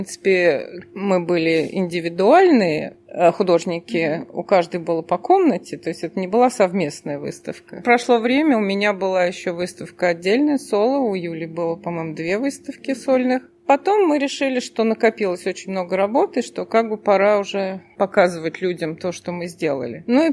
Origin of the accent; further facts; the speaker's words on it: Moscow Oblast, Russia; Ну, поскольку я из России, из Подмосковья изначально, ну и Москва, Московская область